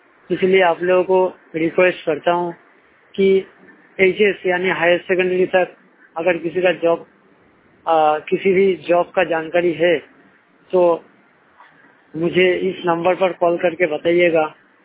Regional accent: West Bengal, India; तो एक्चुअली मैं वेस्ट बंगाल से आया हूं।

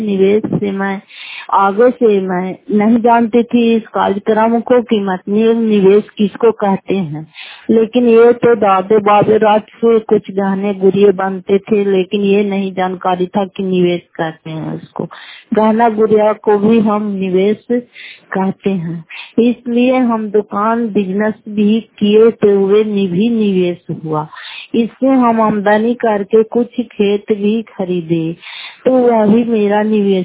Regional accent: Fatehpur, Bihar, India; घर फतेहपुर, पंचायत मकरौता, जिला नालंदा, किराया 50 ब्लॉक की निवासी हूँ।

